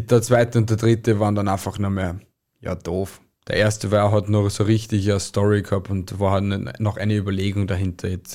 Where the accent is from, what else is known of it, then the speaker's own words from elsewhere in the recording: Kempten, Bavaria, Germany; ich bin in Klein-Istanbul großgewachsen, also Kempten